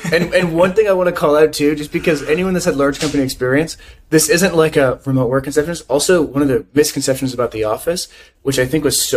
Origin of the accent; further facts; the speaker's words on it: United States; Like, sorry, US, I'm American, so I can say it. We're way too entitled.